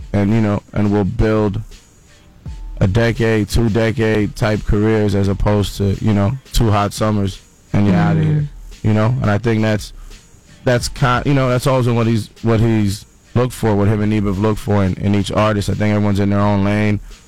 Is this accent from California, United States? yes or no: no; Queens, New York, United States; also born or lived in France; I was raised in Queens.